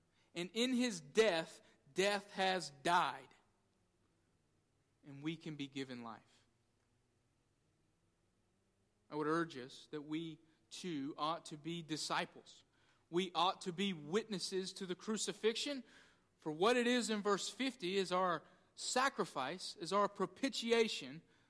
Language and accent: English; Southern United States, United States; Many of us growing up in the Bible Belt have been told that if we believe in Jesus, we'll go to heaven.